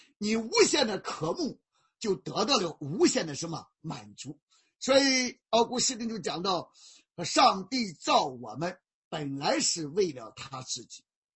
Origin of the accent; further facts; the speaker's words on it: China; 我们中国人常常讲啊，日出而作，日落什么而息